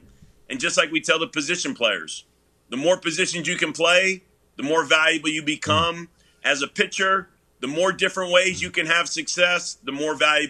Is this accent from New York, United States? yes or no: yes; New York, United States; we're both from New York